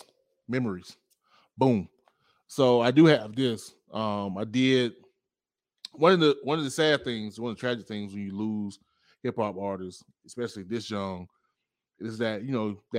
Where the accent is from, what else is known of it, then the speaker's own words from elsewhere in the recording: the South, United States; No, like, not even just you, because I'm from the South.